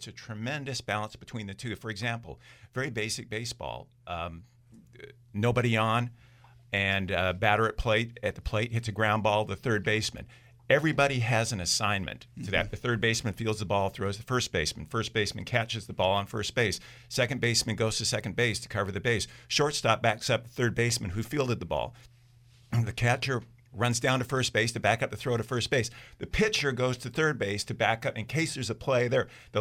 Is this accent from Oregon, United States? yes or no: yes; Portland, Oregon, United States; I'm from Portland, Oregon, and we had a minor league team, the Portland Beavers.